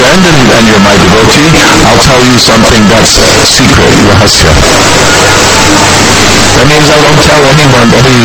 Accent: Mathura, Uttar Pradesh, India; You say it, because I'm from Mathura, they won't believe me.

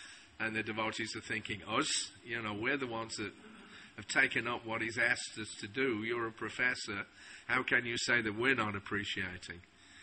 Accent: Scunthorpe, Yorkshire and the Humber, United Kingdom; being born and brought up in Scunthorpe, or as Rameshwara used to call it, Scumthorpe.

